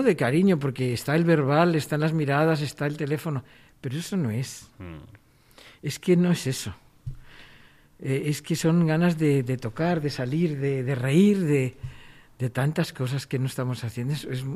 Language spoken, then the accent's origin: Spanish; Salamanca, Castile and León, Spain; Yo soy de Salamanca.